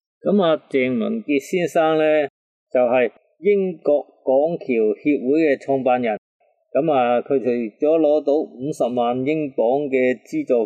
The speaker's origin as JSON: {"language": "Cantonese", "country": "Hong Kong"}